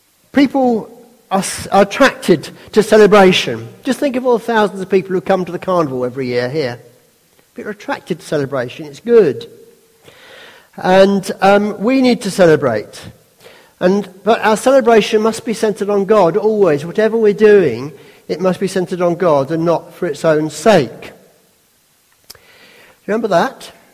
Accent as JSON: {"language": "English", "country": "United Kingdom", "said": "I'm British, like most of you"}